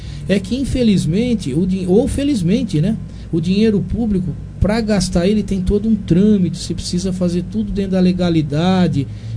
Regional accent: Taquaritinga, São Paulo, Brazil; Quando eu era criança lá na minha cidade, lá em Taquaritinga...

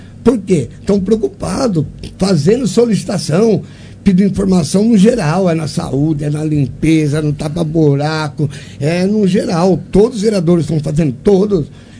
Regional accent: Monte Alto, São Paulo, Brazil; sou de Monte Alto.

